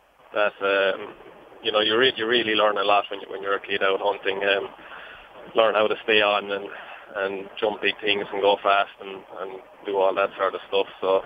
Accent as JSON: {"language": "English", "country": "Ireland", "tie": "born or raised there", "said": "grew up in Ireland, and myself with horses from a very young age."}